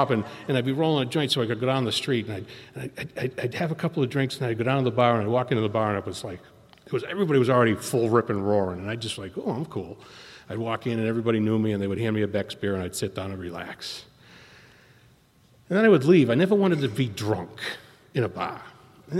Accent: Boston, Massachusetts, United States; moved away as an adult; now in San Diego, United States; So I'm not from San Diego. If you haven't figured that out yet, I was born and raised in Boston. So I moved to San Diego drunk, a little over 18 years ago.

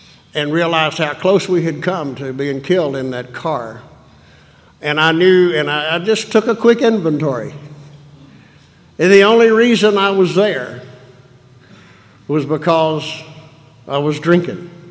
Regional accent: North Carolina, United States; I said, well, I'm from North Carolina. Well, they have AA in North Carolina, and I said, they do? And I said, not in my hometown.

